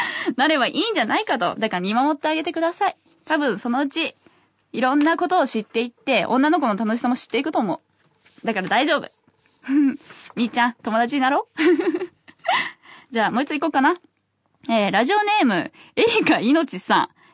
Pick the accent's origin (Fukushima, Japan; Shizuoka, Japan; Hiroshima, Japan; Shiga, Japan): Shiga, Japan; まあ滋賀県出身なんですけど、滋賀県ってね、何もなくて、